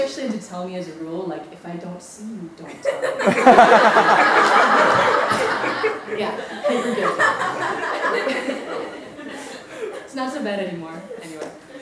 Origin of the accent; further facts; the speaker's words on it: Maui, Hawaii, United States; I was born and raised on Maui to believing parents.